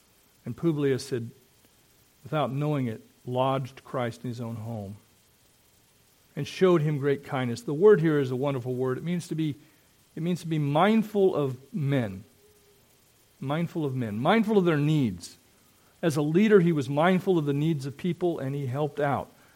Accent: Iowa, United States; But one of the towns I grew up in Iowa, is on the Mississippi River and it's on the bluffs and it's picturesque

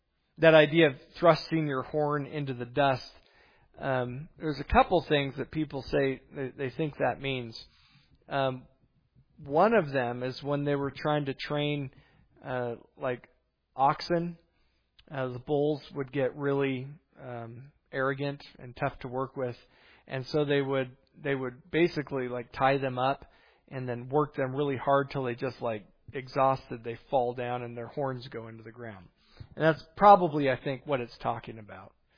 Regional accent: Montana, United States; So here we come from Montana, like having never been on waves.

